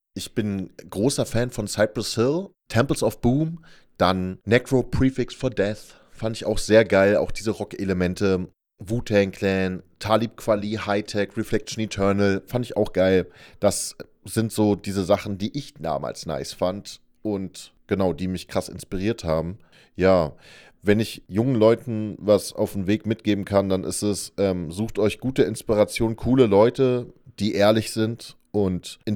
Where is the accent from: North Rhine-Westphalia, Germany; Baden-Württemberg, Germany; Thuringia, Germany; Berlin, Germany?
Berlin, Germany; Ich komme ja aus Berlin, geborener Berliner.